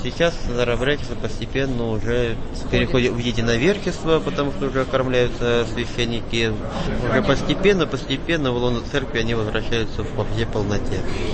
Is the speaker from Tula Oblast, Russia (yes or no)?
yes; Tula Oblast, Russia; now in Pechora, Russia; город Печора. Служу там 2 года всего. Сам я туляк, приехал из Тульской области туда